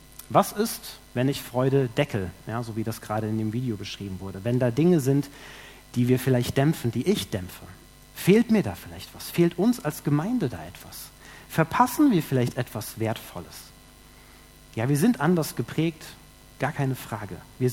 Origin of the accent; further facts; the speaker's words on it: Kenya; ich kann meine Vergangenheit nicht verleugnen, ich bin in Kenia aufgewachsen, mir war sofort dieser Kontrast vor Augen.